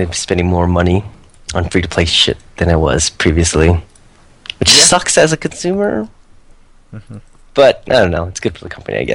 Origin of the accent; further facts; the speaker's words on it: United States; I'm American.